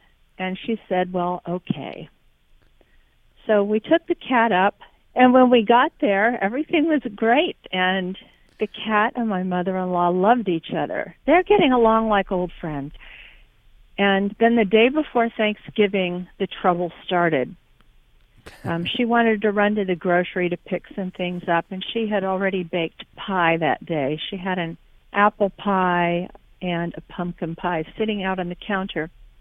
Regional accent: Dallas, Texas, United States; I'm from Dallas, and I have a story for you about eating with in-laws.

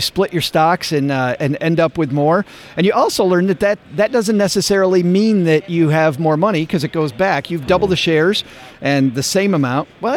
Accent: Detroit, Michigan, United States; I'm originally from Detroit

